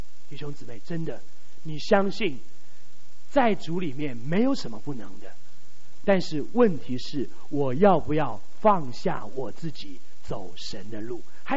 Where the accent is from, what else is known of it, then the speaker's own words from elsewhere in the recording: China; 我们中国人的秦始皇以前要找长寿